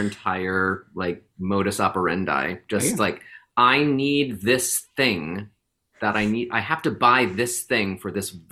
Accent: Boston, Massachusetts, United States; now in New York City, United States; I felt like I was breaking away from Boston and living here in New York City.

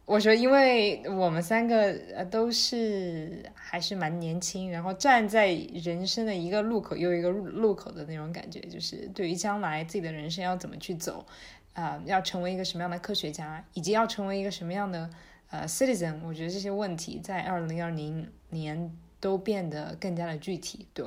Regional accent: Sichuan, China; 我也是四川人，我特别想念四川的回锅肉。

